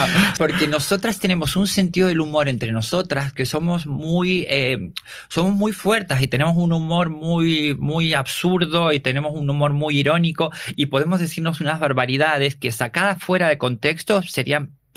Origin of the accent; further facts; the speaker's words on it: Rosario, Santa Fe, Argentina; now in Spain; No, pero vengo de Rosario y vendí un ordenador para venir a España.